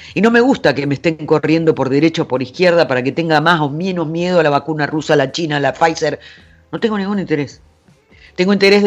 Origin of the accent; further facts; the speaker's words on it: Argentina; Compartimos una nacionalidad, un gentilicio, somos argentinos.